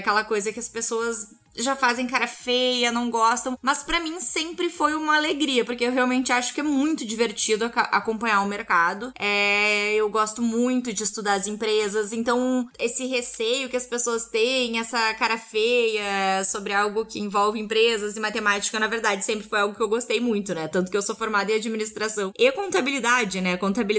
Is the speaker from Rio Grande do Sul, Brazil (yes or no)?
yes; Rio Grande do Sul, Brazil; Sou formada em administração de empresas, também sou formada em contabilidade na Federal do Rio Grande do Sul, de onde eu venho.